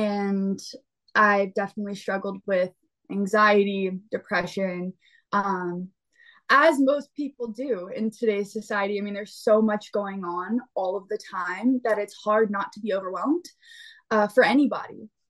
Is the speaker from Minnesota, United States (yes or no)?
no; Pennsylvania, United States; and I'm from Pennsylvania, so I and my family's from Ohio and North Carolina, so I'm a huge country fan.